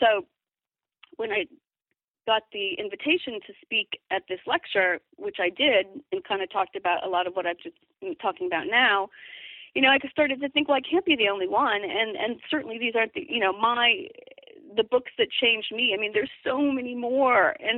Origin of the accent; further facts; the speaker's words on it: Midwest, United States; growing up in the Midwest after we moved there